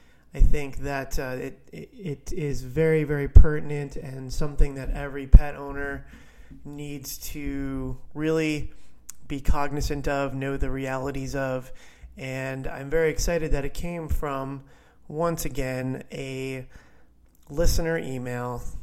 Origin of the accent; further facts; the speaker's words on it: Clark, New Jersey, United States; I am from Clark, New Jersey, born and raised there, neighboring town.